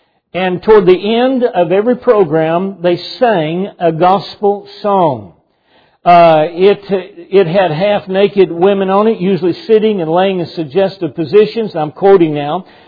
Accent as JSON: {"language": "English", "region": "the South", "country": "United States", "tie": "born or raised there", "said": "What has been interesting to me growing up in the South, growing up around country music"}